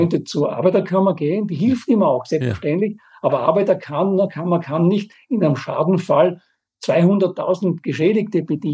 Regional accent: Styria, Austria; Ich bin in einer Bergstadt in der Obersteiermark aufgewachsen, mit absoluter sozialdemokratischer Mehrheit

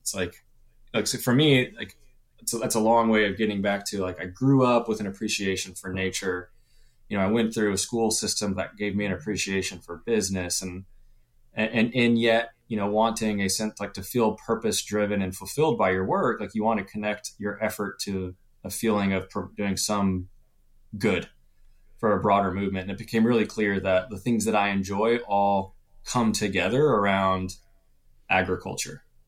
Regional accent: Austin, Texas, United States; growing up in Austin, Texas, but being adjacent to a green belt

